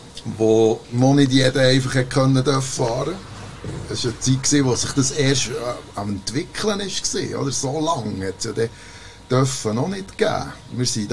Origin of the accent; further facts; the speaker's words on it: Safnern, Bern, Switzerland; sondern wir sind beide in Safnern aufgewachsen.